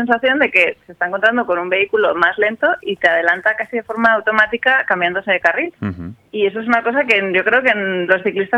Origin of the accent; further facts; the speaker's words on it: Pamplona, Navarre, Spain; yo soy de Pamplona, y Pamplona es una ciudad en la que no hay nada, ni carril bici, ni bicis en la calzada, ni nada, solo hay bicis por la acera.